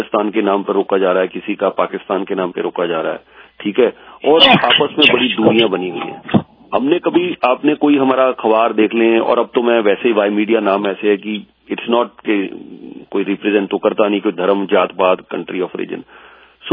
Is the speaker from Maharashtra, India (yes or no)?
no; Punjab, India; sir मैं पंजाब से हूँ